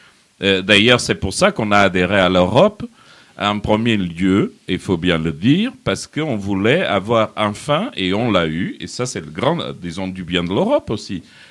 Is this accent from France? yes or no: no; Portugal; Je suis portugais.